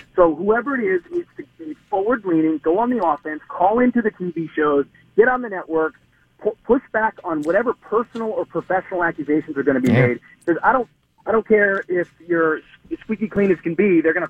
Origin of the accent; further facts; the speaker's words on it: Forest Lake, Minnesota, United States; the guys that go to the Legion or the VFW in Forest Lake, Minnesota, my hometown.